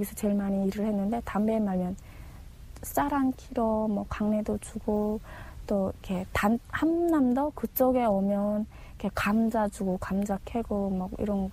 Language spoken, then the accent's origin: Korean; Haeju, South Hwanghae, North Korea; now in South Korea; 저는 부산보다도 너무 가까운 항해남도 해주시 시골에서 자랐는데요. 또 저희 고향엔 되게 북한의 5대 명산인 구월산이 있어요. 그 구월산이 마주 보이는 곳으로 저는 자랐습니다.